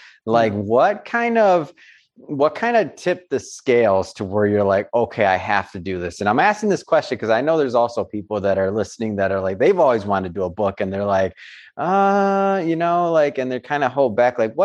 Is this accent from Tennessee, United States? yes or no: no; Detroit, Michigan, United States; I'm from Detroit.